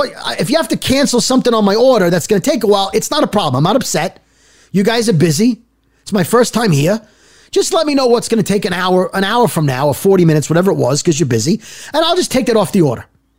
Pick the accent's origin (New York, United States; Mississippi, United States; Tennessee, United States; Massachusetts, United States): New York, United States; Brooklyn; I'm from I'm from Brooklyn, by the way. But I live in more northern Jersey than this place is located.